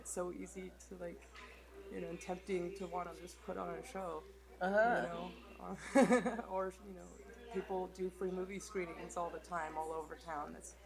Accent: the South, United States; I'm from the South.

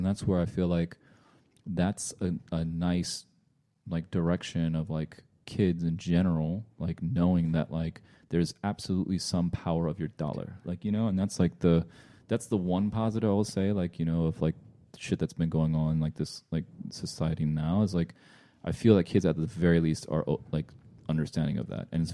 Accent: San Francisco, California, United States; I grew up in San Francisco. So like, we were thankful that I had like a lot of Korean people, a lot of Chinese people, a lot of Vietnamese people.

